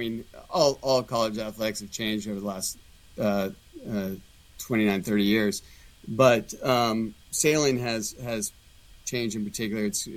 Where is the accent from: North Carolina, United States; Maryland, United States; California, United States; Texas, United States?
Texas, United States; But I did grow up on the Gulf Coast and grew up sailing.